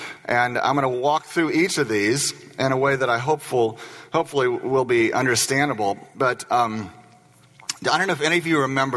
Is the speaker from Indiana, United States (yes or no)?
yes; Indiana, United States; I came from Indiana, and no one in Indiana knows really what a Hoosier is, but we're all one if we're from Indiana.